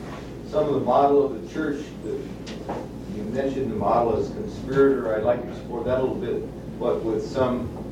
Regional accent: San Francisco, California, United States; I come from the San Francisco area. I'm a pastor there.

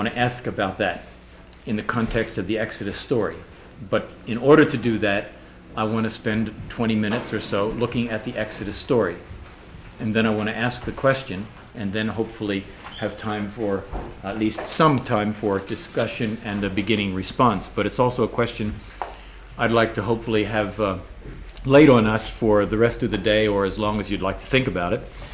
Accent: New York City, New York, United States; I'm from New York City.

